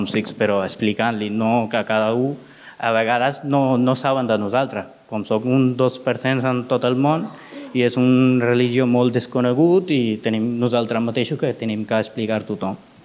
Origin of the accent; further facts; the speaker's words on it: Calella, Catalonia, Spain; sóc de Calella per tota la vida.